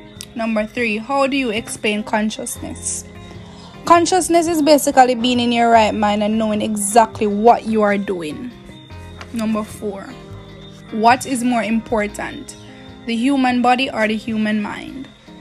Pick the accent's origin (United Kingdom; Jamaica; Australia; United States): Jamaica; I'm 18 years old. I'm from Jamaica. I live in Montego Bay.